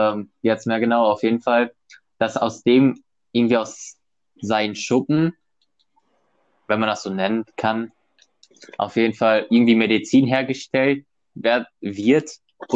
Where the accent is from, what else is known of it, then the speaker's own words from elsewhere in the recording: Russia; Fun Fact, ich bin Russe.